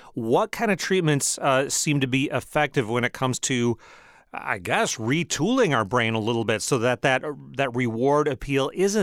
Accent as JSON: {"language": "English", "region": "Michigan", "country": "United States", "tie": "born or raised there", "said": "I remember as a young guy growing up in Michigan, it's been a day or two now"}